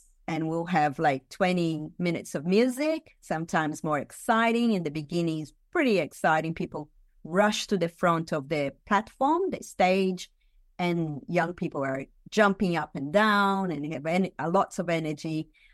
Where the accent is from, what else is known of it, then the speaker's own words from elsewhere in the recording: São Paulo, Brazil; English is a second language; So I grew up in Sao Paulo, a megalopolis, even at that time. And I went as an exchange student to the U.S. and I learned English there.